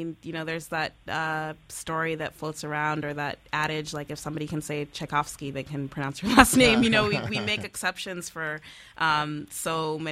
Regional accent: Boston, Massachusetts, United States; I'm from Boston. I am a fourth generation Black New Englander.

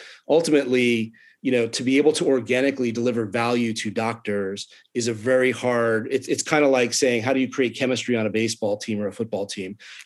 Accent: Atlanta, Georgia, United States; So I'm from Atlanta originally and was a minor league hockey announcer of all things right out of college

